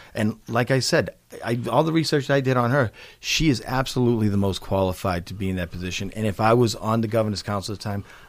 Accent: Braintree, Massachusetts, United States; It goes down through Braintree, which is my hometown, all the way through Brockton, Randolph, down through the Bridgewaters where I live now

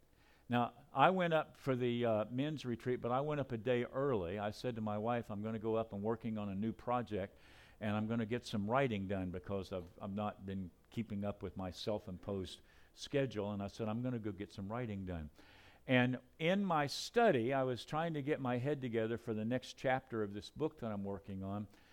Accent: North Carolina, United States; I grew up in North Carolina. We don't pet snakes.

